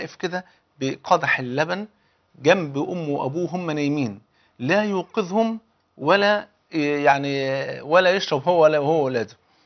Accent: Egypt; حتى المثل عندنا في مصر يقول لك اللي بيته من إزاز ما يحدفش ناس بالطوب

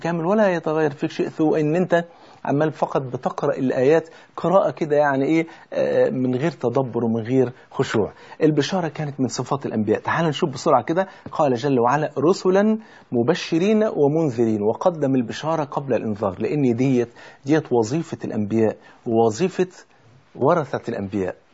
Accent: Egypt; ده بيسموها عندنا في مصر خبط حلل

